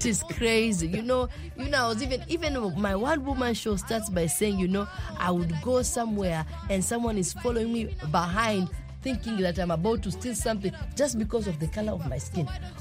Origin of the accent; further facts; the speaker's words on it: Kenya; I am Taita, he's Maasai.